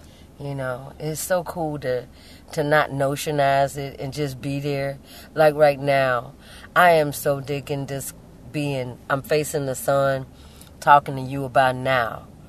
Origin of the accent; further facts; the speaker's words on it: the South, United States; So growing up in the South, or growing up in a place where we could really stretch out, was very important to me.